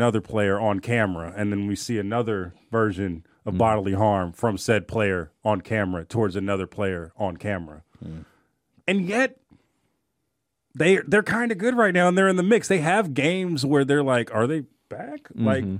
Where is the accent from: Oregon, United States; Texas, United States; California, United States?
California, United States; Oakland; I'm from Oakland and I grew up in the Black Hole, right?